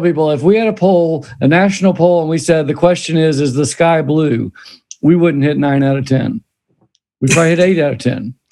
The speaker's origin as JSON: {"language": "English", "region": "Oklahoma", "country": "United States", "tie": "born or raised there", "moved": "as an adult", "lives_now": "Bend, United States", "said": "I'm in Oregon, Bend, Oregon. I'm formerly from Oklahoma, so if I have a bad accent, I grew up there, born and raised, and then moved to Oregon in 2010."}